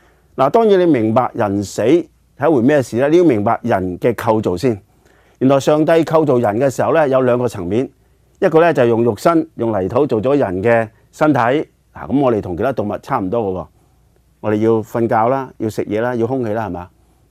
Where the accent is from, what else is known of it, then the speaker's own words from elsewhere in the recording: China; 特别我哋中国人咧，我哋嘅车牌千祈唔好个四字啊！